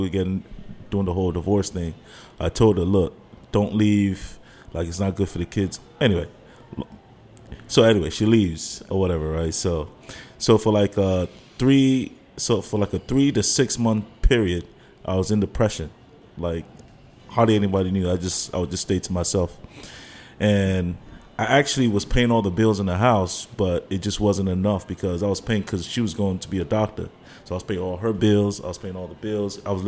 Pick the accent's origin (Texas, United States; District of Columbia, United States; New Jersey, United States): District of Columbia, United States; Washington; born there; I was born here in Washington, D.C. My parents are Nigerian. So it's funny, when I teach, my accent really comes out.